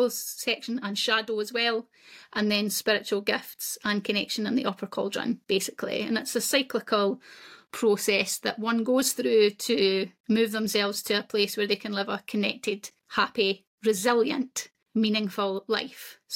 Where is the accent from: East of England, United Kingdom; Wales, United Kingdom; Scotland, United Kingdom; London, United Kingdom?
Scotland, United Kingdom; I'm Scottish. That's where I'm from.